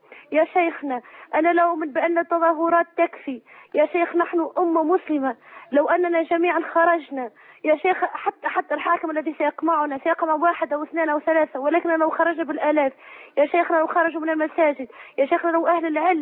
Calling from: Tunisia

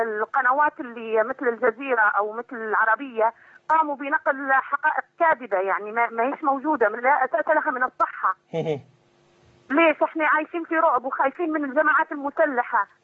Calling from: Zawiya, Zawiya District, Libya; أنا في مدينة الزاوية

